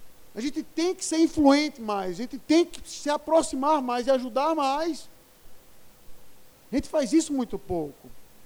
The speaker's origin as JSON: {"language": "Portuguese", "town": "Recife", "region": "Pernambuco", "country": "Brazil", "tie": "born or raised there", "said": "A minha terra natal, Recife, o grande Recife, são quase 3 milhões de habitantes"}